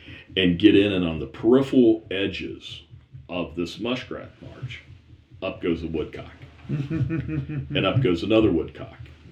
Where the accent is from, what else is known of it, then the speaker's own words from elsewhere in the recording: Ohio, United States; As some of you may know, I grew up in Ohio. My father was a conservation officer there.